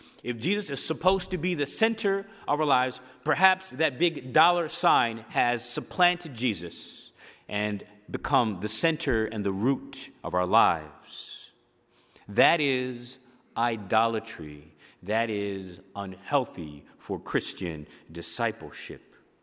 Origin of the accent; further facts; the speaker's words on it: New Jersey, United States; And I'm sorry for my accent or if I talk fast and my words get slurred. I'm from Jersey.